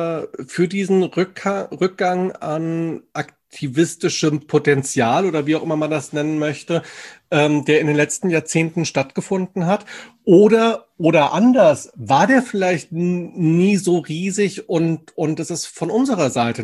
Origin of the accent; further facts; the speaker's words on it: Wetzlar, Hesse, Germany; also ich komme ja ursprünglich aus Wetzlar, aus Mittelhessen